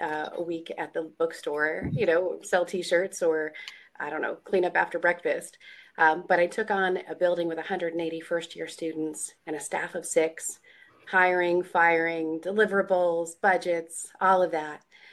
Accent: Queensbury, New York, United States; I grew up here in Queensbury. I got a scholarship to Colgate University.

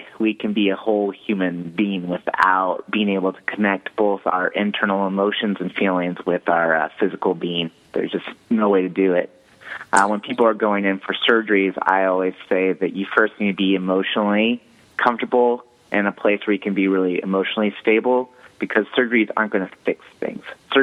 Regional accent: Nebraska, United States; In the country where I lived growing up in Nebraska, we had a pool in our backyard.

